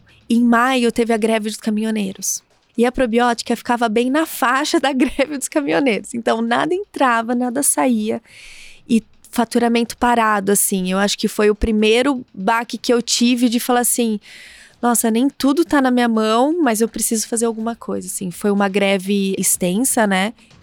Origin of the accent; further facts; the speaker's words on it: Matão, São Paulo, Brazil; also born or lived in Araraquara; Eu fui para Matão muito pequena, que eu tinha 1 ano, então eu me considero matonense mesmo, nasci em Araraquara, mas me considero matonense.